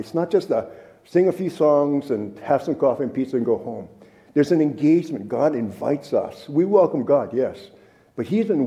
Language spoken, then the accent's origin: English; Hawaii, United States; I grew up in Hawaii, so you feel me? There's a little dissonance in my bones, man.